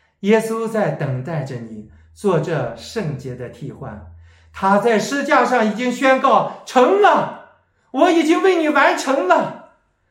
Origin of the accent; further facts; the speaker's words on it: China; 我们中国人通常都很害怕死亡，活着的时候都避讳不谈这死亡